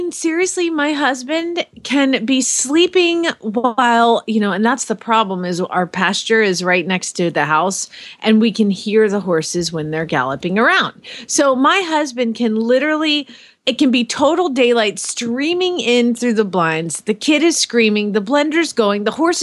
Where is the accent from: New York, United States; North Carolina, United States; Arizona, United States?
Arizona, United States; Phoenix; from Phoenix, Arizona.